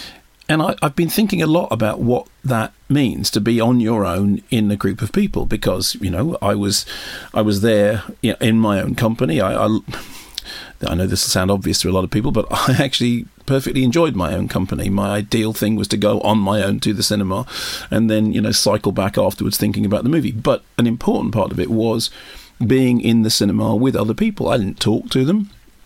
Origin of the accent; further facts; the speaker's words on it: London, United Kingdom; I grew up in North London, in North Finchley